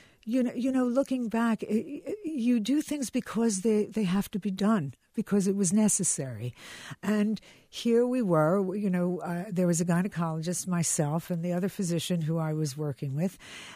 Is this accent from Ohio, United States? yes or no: no; Philadelphia, Pennsylvania, United States; I grew up in Philadelphia.